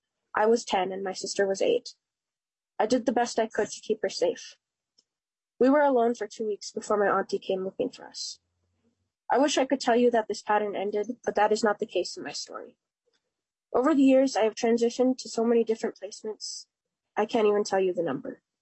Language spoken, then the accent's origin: English; Bemidji, Minnesota, United States; I was born in Bemidji, Minnesota, and have lived here for most of my life.